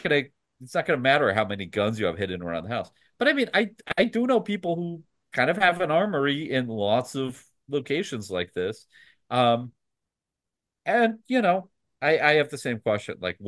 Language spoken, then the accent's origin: English; United States; Scott, I'm an American.